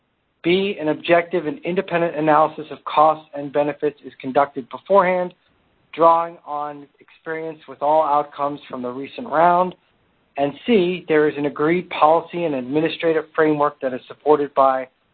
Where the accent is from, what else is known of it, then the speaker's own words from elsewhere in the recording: New York, United States; I'm originally from New York, so I tend to talk very quickly.